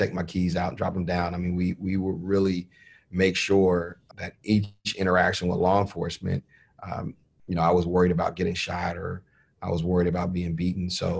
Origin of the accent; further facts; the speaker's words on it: Los Angeles, California, United States; And as you mentioned, growing up in Los Angeles